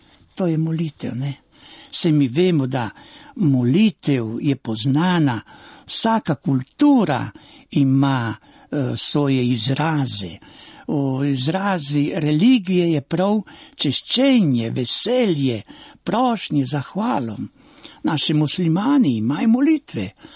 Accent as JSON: {"language": "Slovenian", "town": "Dolga Poljana", "region": "Gorizia", "country": "Slovenia", "tie": "born or raised there", "said": "imam že 79 let, vrnil sem se v domovino, jaz sem doma tam blizu, iz Dolge Poljane"}